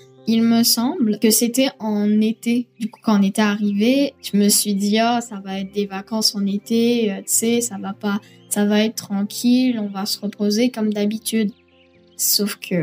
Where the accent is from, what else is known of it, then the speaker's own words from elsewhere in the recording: Grand Est, France; now in Saint-Georges, Canada; j'ai 12 ans, je suis en 6e année à l'école des Deveries. Là, moi, je suis Québec, dans les Appalaches, c'est en Beauce, à Saint-Georges. Je viens d'Alsace, en France, c'est sur vraiment le côté, à pile à côté de l'Allemagne.